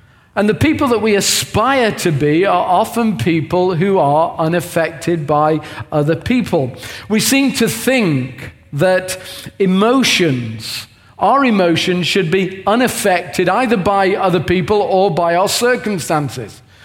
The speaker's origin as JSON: {"language": "English", "region": "England", "country": "United Kingdom", "said": "And being English, it would be remiss of me if I didn't speak about our heritage as English people"}